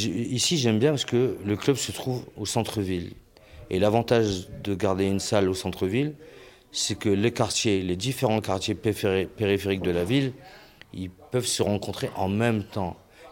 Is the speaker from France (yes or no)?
yes; Brilly, Hauts-de-France, France; Moi non, je ne viens pas d'un quartier, je viens de la campagne, puisque je suis natif de Brilly, qui est à quelques kilomètres d'ici. Et quand je suis arrivé à Amiens, j'avais 9 ans.